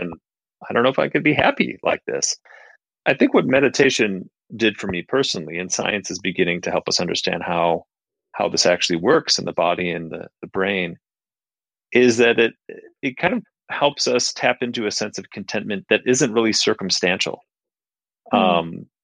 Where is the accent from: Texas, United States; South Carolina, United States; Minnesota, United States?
Minnesota, United States; Minneapolis; moved away; also born or lived in Nepal; And I came from a background, I grew up in Minneapolis in the Midwest, you know, in the middle class family.